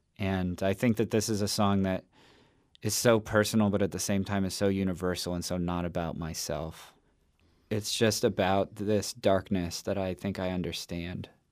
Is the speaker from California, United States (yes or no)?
yes; California, United States; But musically, the California thing is growing up with a real deep connection to the dia